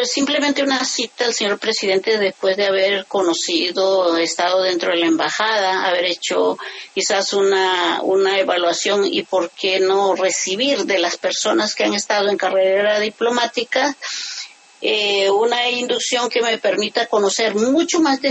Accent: Colombia; los valores que como colombianos tenemos.

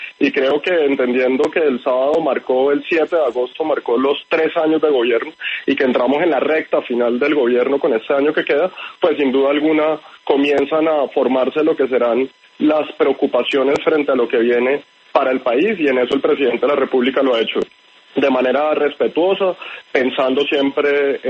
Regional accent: Colombia

